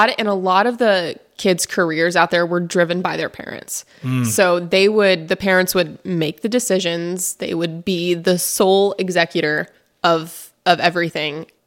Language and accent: English; Findlay, Ohio, United States; also born or lived in Los Angeles; I'm originally from Findlay. I grew up here for most of my life, and then, well, until I was six. And then I moved out to Los Angeles with my mom, and we spent about 10 years out in Los Angeles